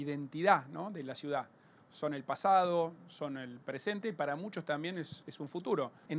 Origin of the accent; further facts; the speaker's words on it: Argentina; El casco histórico muestra todo el potencial que podemos tener como argentinos